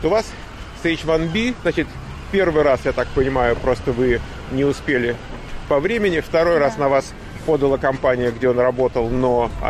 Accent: Moscow, Russia; я сам из Москвы

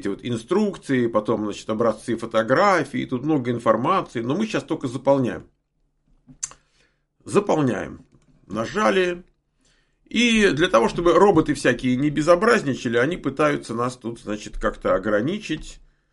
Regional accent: Moscow, Russia; born there; Я вообще-то в Москве родился

